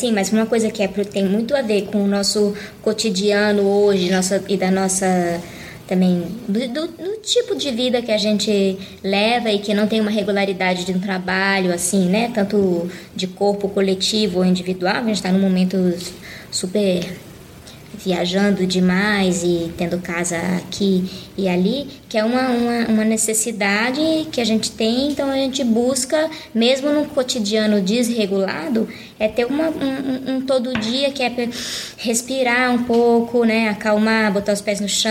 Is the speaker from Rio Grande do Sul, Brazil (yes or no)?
no; Brasília, Federal District, Brazil; moved away as an adult; also born or lived in Campinas; Eu, de Brasília, aos 20 anos, fui morar em Campinas, fazer minha graduação na Unicamp. Morei 6 anos em Campinas, na verdade, no distrito de Barão Geraldo